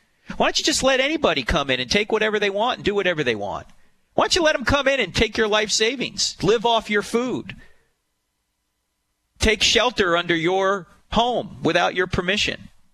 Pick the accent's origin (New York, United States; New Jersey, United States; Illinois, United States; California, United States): New Jersey, United States; And I'm originally from New Jersey, so WMCA I used to listen to.